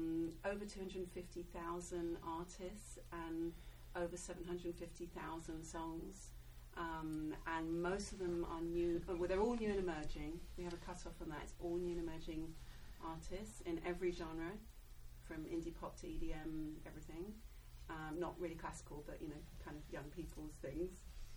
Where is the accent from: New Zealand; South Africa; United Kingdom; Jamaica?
United Kingdom; now in United States; I've been based in the States since 2004. So I'm Brit, but I've been here for a long time.